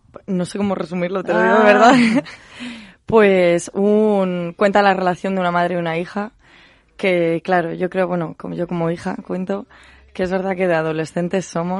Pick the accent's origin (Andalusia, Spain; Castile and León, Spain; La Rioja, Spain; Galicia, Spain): Castile and León, Spain; Burgos; now in Madrid, Spain; Bueno, yo es que vengo de Burgos, que es una ciudad preciosa, muy chiquitita.